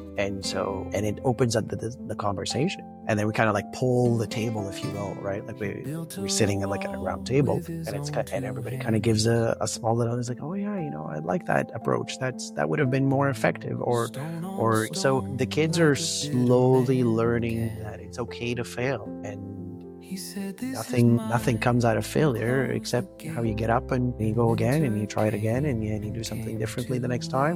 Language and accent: English; Sudan; born there; But anyways, so I was born in Sudan